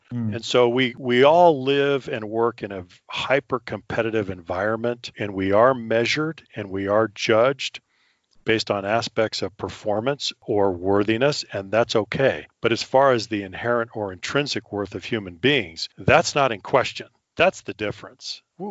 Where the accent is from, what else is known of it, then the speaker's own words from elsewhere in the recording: California, United States; also born or lived in Colorado / Washington, D.C. area / Europe / Asia; I've lived in Europe. I've lived in Asia. I grew up in Colorado and then California. So I was a West Coast kid in LA and then the Bay Area.